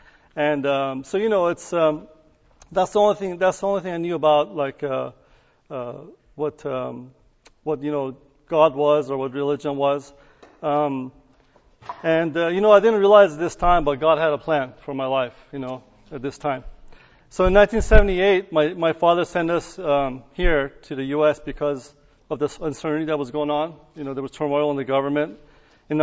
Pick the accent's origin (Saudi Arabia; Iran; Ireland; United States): Iran; Birjand, South Khorasan; born there; English is a second language; family is actually from Tehran, but my dad was in the military, so we actually were stationed in different cities, so we moved around quite a bit. And that's why I was born in Birjan.